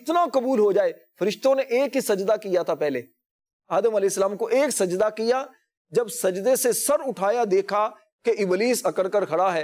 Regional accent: Hasilpur, Punjab, Pakistan; ہمارا شہر حاصل پور، ہمارا شہر ہے،

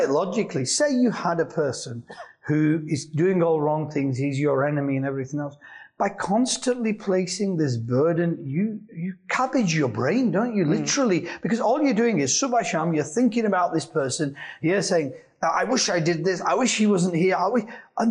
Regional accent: Azad Kashmir, Pakistan; Say, for example, you travel from, you know, I'm from Kashmir. You travel from Kotli to Islamabad.

